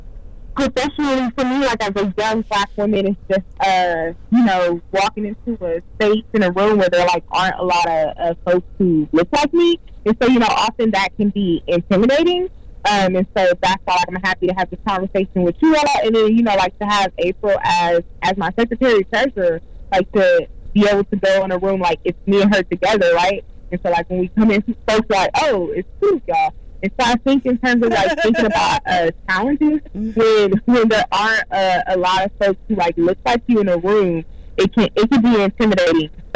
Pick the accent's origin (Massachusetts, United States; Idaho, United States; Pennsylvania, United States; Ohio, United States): Ohio, United States; So I'm from Ohio. And so I came from Ohio